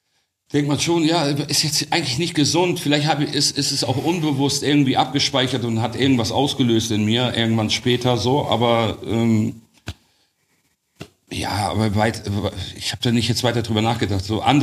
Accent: Bremen, Germany; In Teneba, in Bremen-Teneba.

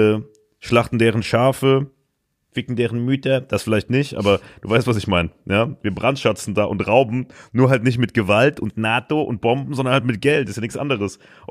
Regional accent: Germany; Ja, aber ich bin halt Deutscher.

